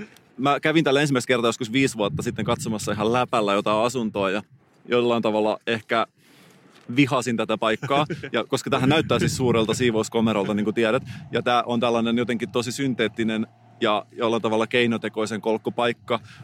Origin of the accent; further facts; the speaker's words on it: Helsinki, Uusimaa, Finland; mun kotikulmilla, Vuosaaressa.